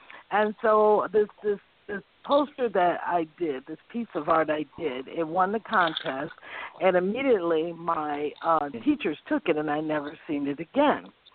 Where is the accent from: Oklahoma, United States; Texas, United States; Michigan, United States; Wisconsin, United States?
Michigan, United States; Jackson; born there; also born or lived in Phoenix; I lived in Phoenix. I was born in Michigan, in Jackson, Michigan, and went to school in Detroit.